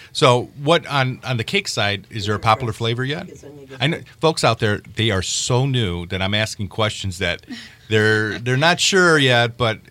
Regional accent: Chicago, Illinois, United States; even though I'm from the Chicago area, I'm chocolate.

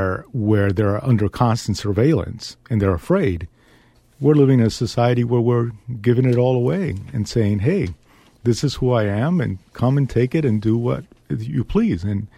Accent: Cuba; I grew up, I was born in Cuba, and I grew up in a household where they always said, whatever is said inside the house can't be said outside the house.

